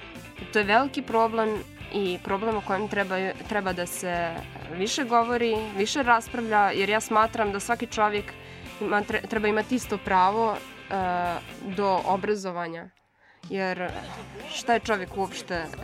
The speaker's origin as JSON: {"language": "Bosnian", "country": "Bosnia & Herzegovina", "lives_now": "Ljubljana, Slovenia", "said": "ja sam inače iz Bosne, ovo je treća godina kako sam u Sloveniji. Ja sam ovdje student, na postdiplomskom studiju sam, na fakulteti za društvene nauke ovdje u Ljubljani."}